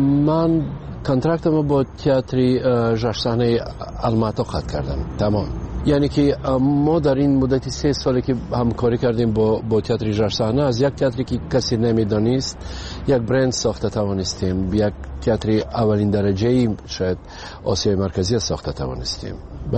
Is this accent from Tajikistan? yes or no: yes; Tajikistan; پیش از همه تاجیکستان وطن است. برای این خانه ای من است و مادرم اینجاست، فرزندام اینجاست.